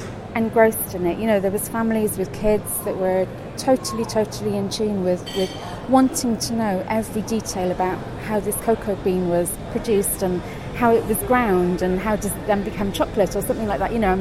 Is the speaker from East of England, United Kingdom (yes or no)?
no; Cardiff, Wales, United Kingdom; I'm not a farm girl at all. I grew up in Cardiff, was born in Cardiff.